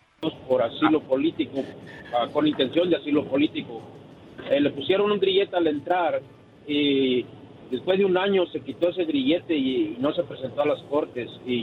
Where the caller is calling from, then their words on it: North Carolina, United States; Buenos días, acá de Norte Carolina.